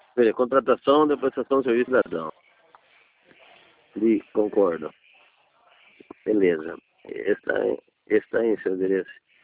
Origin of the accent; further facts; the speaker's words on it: Mogi Guaçu, São Paulo, Brazil; Eu sou de Mogi Guaçu.